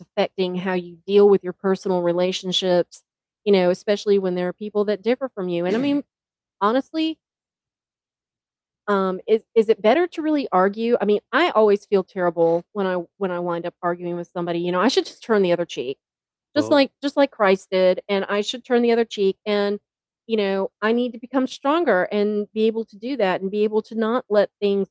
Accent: United States; You know, we as American people have better ways to deal with our frustrations

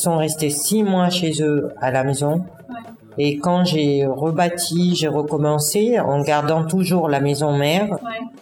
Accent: Côte d’Ivoire; Et quand vous leur dites que vous venez de la Côte d'Ivoire, le premier producteur mondial de cacao. On est connu comme étant premier producteur mondial de cacao.

